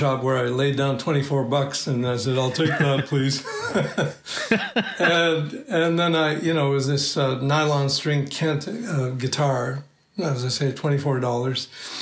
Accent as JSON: {"language": "English", "town": "Cairo", "region": "Cairo Governorate", "country": "Egypt", "tie": "born or raised there", "said": "I was born in Cairo, Egypt, of an Armenian family."}